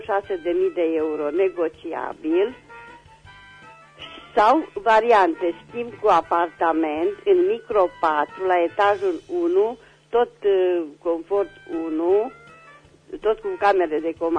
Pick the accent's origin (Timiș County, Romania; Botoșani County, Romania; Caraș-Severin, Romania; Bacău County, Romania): Caraș-Severin, Romania; Reșița; Mulțumesc … sunt din Reșița.